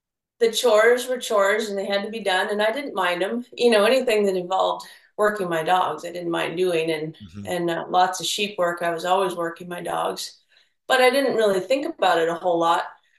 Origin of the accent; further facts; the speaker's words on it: Nevada, United States; also born or lived in Oregon; Well, I was raised around livestock. I was born in Oregon, and then we moved down to Nevada, and my stepdad ran a pretty large ranch with sheep and cattle.